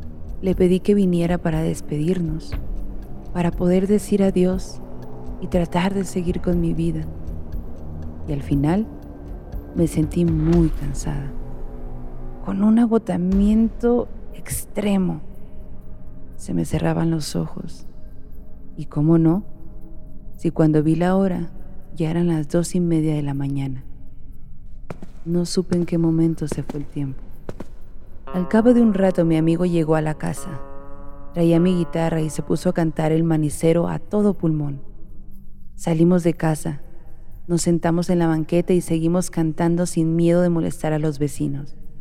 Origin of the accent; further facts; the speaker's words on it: Ciudad Obregón, Sonora, Mexico; now in Tijuana, Mexico; Vivo en Tijuana, pero soy de Obregón, Sonora.